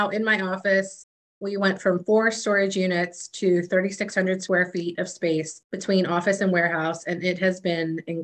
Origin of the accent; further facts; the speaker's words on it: Ireland; You know, obviously I love being Irish. It's fun. It's special.